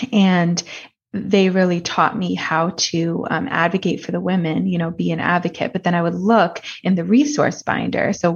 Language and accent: English; Bronx, New York, United States; born there; So I was born in the Bronx, and God put a burden on my heart.